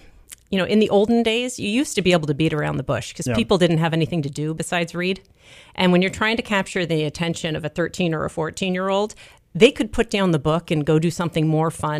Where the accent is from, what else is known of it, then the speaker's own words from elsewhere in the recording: Los Angeles, California, United States; now in Rye, United States; I am from Los Angeles. Okay. All of my people are from Los Angeles.